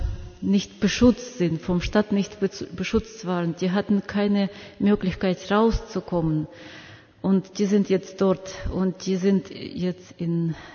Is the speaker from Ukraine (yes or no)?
yes; Mariupol, Donetsk Oblast, Ukraine; wir haben auch nichts genauso wie ihr, wir sind selbst aus Mariupol